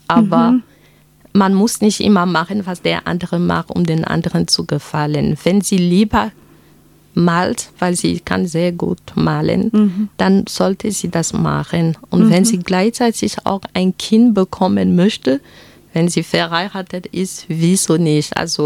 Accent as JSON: {"language": "German", "country": "Cameroon", "said": "dass den Alltag in Kamerun dann reflektiert. Ich wollte, dass die Kinder etwas erfahren, von wo ich herkomme."}